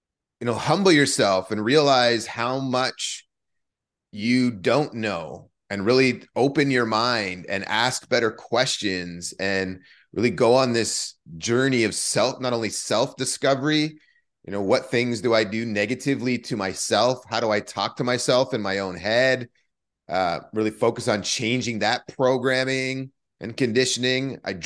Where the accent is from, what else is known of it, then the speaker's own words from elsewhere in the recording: Winnipeg, Manitoba, Canada; also born or lived in Thunder Bay; and I lived in Winnipeg from 6 until 12, right? Bike stolen, beaten up, jacked in poor neighborhoods, and just lots of fighting there. And then moving to Thunder Bay, another